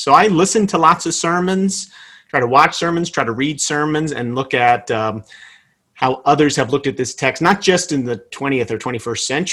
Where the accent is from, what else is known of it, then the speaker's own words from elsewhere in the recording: New Jersey, United States; also born or lived in Massachusetts / Illinois / Oregon; now in Texas, United States; I'm from New Jersey, so I've served churches there. I went to seminary in Massachusetts, spent time in Illinois, served a church in Oregon on the West Coast. Now I'm in Texas.